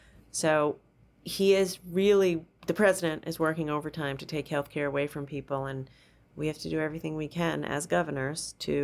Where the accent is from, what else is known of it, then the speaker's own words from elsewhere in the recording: Rhode Island, United States; I grew up in Rhode Island in the 70s, the heyday of America's income equality.